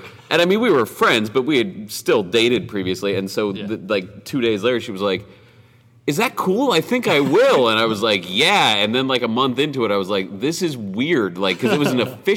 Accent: Ohio, United States; also born or lived in Cincinnati, United States / North Carolina, United States; I go back to Ohio, my parents live an hour from Columbus, so if I'm in my hometown or if I'm in Columbus or even in Cincinnati where I lived for a while, that feels like home

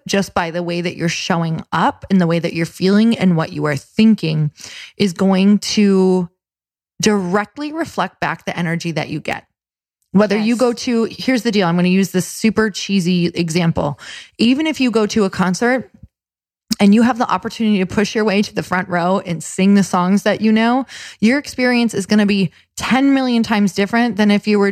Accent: Midwest, United States; I am from the Midwest, but I am gonna look like I live here.

